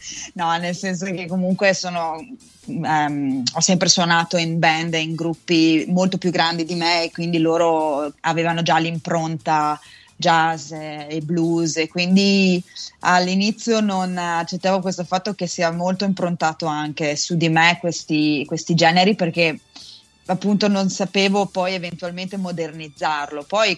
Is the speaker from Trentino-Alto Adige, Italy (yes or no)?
yes; Trentino-Alto Adige, Italy; vengo dalla provincia di Bolzano e sono una cantautrice pop di musica italiana.